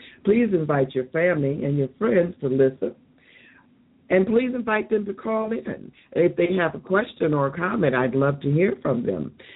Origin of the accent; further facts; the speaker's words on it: Rantoul, Illinois, United States; which is a TV channel in Champaign, Illinois, my hometown, Rantoul, as a matter of fact.